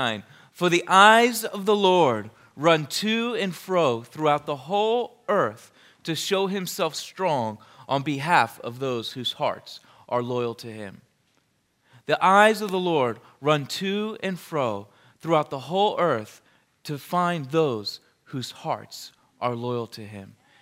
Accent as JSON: {"language": "English", "town": "Philadelphia", "region": "Pennsylvania", "country": "United States", "lives_now": "New Jersey, United States", "said": "I love being in New Jersey, and I'm from Philadelphia area originally. I was born in Northeast Philadelphia, and I believe it was Nazareth Hospital"}